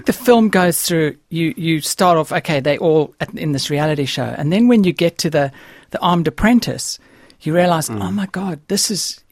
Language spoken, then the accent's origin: English; South Africa; when I was growing up in South Africa, when I was at school